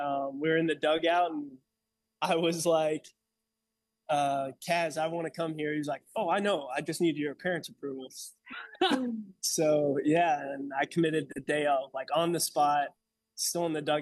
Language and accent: English; Auburn, Alabama, United States; also born or lived in Carrollton, Georgia; Yeah, so I was born in Carrollton, Georgia. Moved to Auburn whenever my dad got a new job when I was in around fifth grade. So I basically like went to high school, grew up the second part of my life in Auburn.